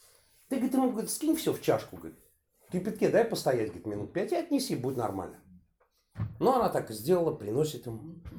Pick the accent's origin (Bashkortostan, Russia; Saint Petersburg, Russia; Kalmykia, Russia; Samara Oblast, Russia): Saint Petersburg, Russia; moved away; Я родился и вырос в Балтийских болотах, как писал Иосиф Александрович Бродский. Я питерский сам, тогда это назывался Ленинград. Я улетел с бескрайних просторов нашей родины в 1979 году